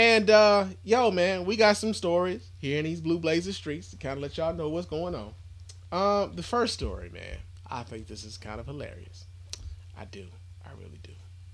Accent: Chicago, Illinois, United States; So I'm the Chicagoan, the native Chicagoan here on the show.

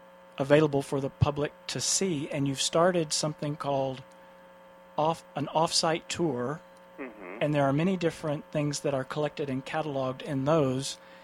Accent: Houston, Texas, United States; I'm a fifth-generation Texan, and although I haven't lived there in some time, I'm from Houston

